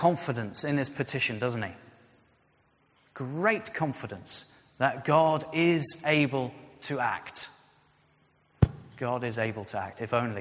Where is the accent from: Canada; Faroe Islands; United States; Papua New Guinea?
Faroe Islands; I come from the Faroe Islands, so that's kind of appropriate.